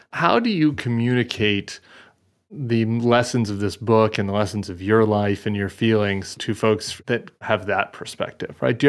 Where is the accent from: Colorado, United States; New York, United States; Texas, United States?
Colorado, United States; I'm from Colorado. I went to school at GW in the Northeast. I was visiting Ole Miss.